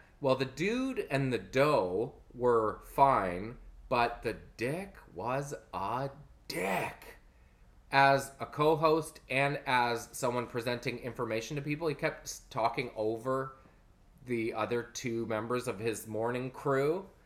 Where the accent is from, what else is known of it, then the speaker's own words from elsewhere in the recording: Canada; As a Canadian, he represents us well, man.